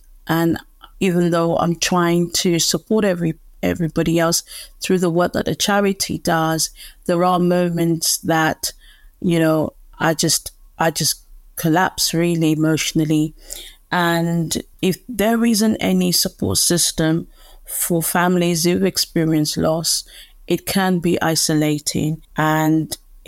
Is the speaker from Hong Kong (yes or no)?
no; United Kingdom; around with my culture as an British Nigerian, it was not something that we spoke about.